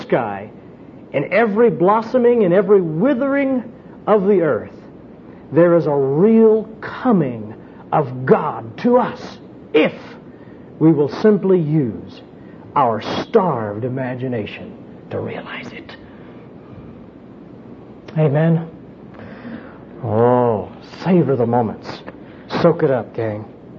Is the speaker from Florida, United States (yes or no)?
yes; Florida, United States; I'm from the Flatlands. I'm from Florida. And I want to tell you right now, you don't see anything like this in Florida.